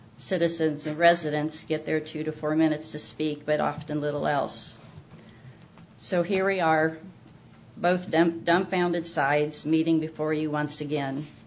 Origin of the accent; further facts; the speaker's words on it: Branson, Missouri, United States; born there; I was born in Branson.